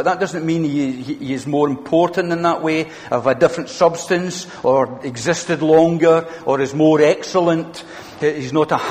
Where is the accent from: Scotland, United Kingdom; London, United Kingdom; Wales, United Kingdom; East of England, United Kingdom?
London, United Kingdom; We don't meditate in this country. Meditation is for the East. We are from the West. We are Londoners.